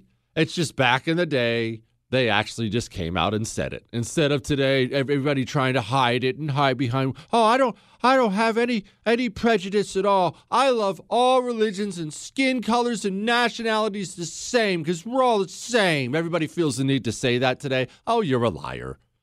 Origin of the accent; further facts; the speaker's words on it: United States; I'm an American